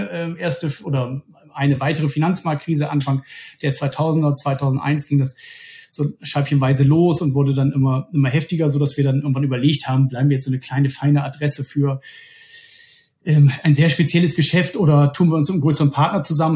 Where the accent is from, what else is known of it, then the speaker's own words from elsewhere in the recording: Bremen, Germany; now in Hamburg, Germany; ich bin zurück aus dem Ruhrgebiet, ich komme ursprünglich aus Bremen, zurück in den Norden